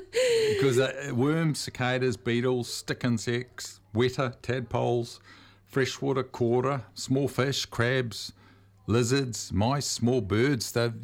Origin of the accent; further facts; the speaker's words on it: Moerewa, Northland, New Zealand; when I was a little fellow growing up in Moirua, in Te Tai Tokoro, we'd go down to the creek.